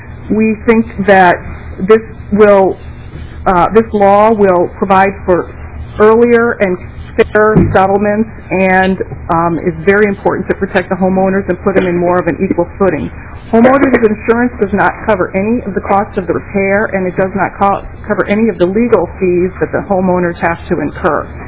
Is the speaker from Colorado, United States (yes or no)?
no; Shorty, Minnesota, United States; I'm from Shorty, Minnesota.